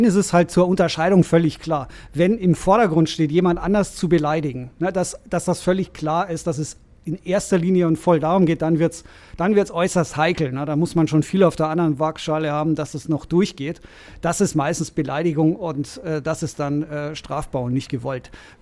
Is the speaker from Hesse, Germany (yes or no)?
no; Rosenheim, Bavaria, Germany; Ich bin Rosenheimer. Ich komme aus Oberbayern.